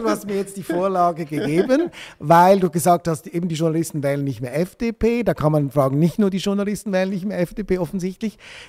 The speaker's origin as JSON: {"language": "German", "region": "Zurich", "country": "Switzerland", "said": "Ich eigentlich interessant finde als Zürcher"}